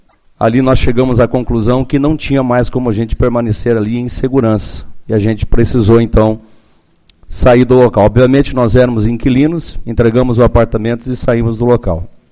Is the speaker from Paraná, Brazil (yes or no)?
yes; Curitiba, Paraná, Brazil; now in Uruguaiana, Brazil; Faz 22 anos que estou em Uruguaiana, eu vim de Curitiba.